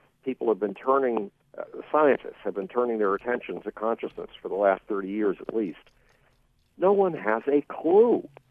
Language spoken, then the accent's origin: English; Buffalo, New York, United States; It took me 6 months to track down a copy of that book in Buffalo, New York, my hometown.